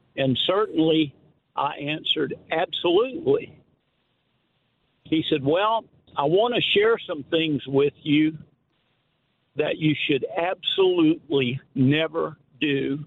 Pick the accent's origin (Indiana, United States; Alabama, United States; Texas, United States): Alabama, United States; now in South Carolina, United States; I'm a transplant from Alabama. I was at Alabama 66 to 69.